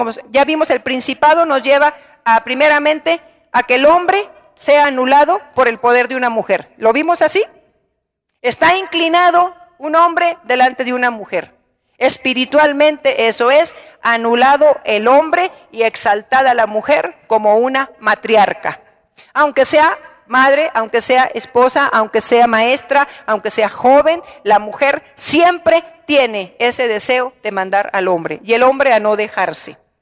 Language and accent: Spanish; Monterrey, Nuevo León, Mexico; lo que rige a la gente norteña, a los regiomontanos, cuando yo era, vivía allá y siendo regiomontana